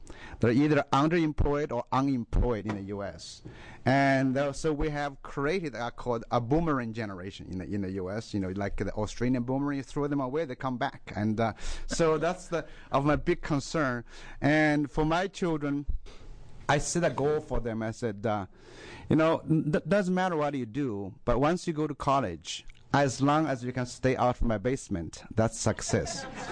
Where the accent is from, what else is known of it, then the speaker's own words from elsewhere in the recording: China; English is a second language; also born or lived in Illinois / Michigan / New York; now in Eugene, United States; I just want to first let you know that I'm from China. I actually, Oregon was my first home in the U.S. I came here in 1992.